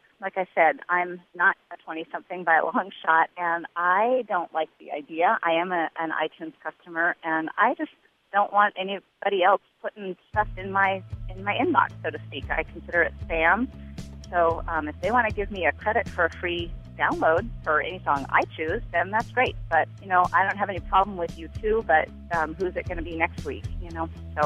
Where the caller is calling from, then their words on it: Skokie, Illinois, United States; I am calling from Skokie, Illinois. I'm 51 years old.